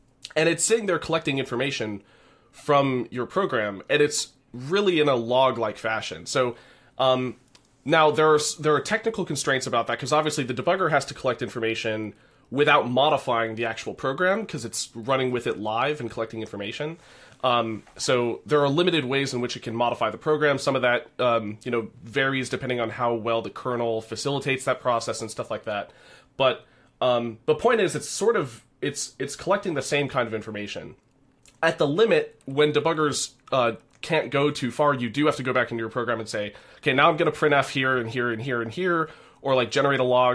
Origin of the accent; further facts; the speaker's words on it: United States; Because I'm American too, so that's how you that's how you do that.